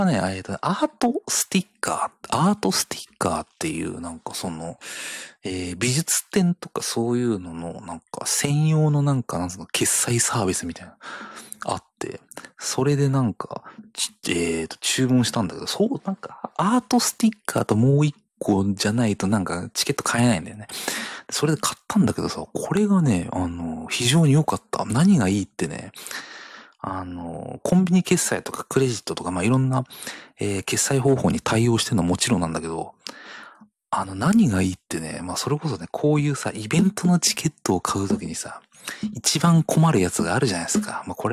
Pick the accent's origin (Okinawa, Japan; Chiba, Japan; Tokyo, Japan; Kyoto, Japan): Chiba, Japan; 普段なかなか私、千葉県民のものは行かないんですが